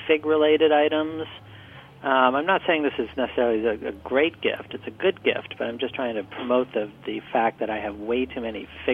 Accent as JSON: {"language": "English", "region": "Midwest", "country": "United States", "tie": "born or raised there"}